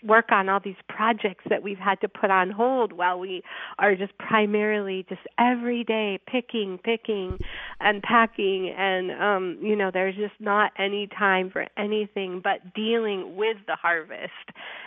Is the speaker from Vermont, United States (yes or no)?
yes; Vermont, United States; now in California, United States; I grew up in Vermont, where there's definitely a winter and cold and, you know, time that's sort of forced inside.